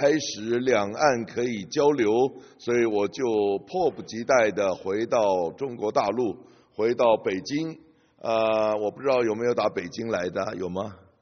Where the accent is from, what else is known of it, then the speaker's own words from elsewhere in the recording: Taiwan; 我是从台湾来，我在台湾校园团契侍奉主，那么已经侍奉了43年，从20多岁一直做到现在70岁。